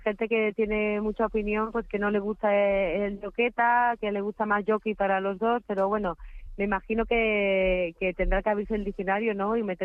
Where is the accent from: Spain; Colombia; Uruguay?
Spain; Seville, Andalusia; now in Madrid, Spain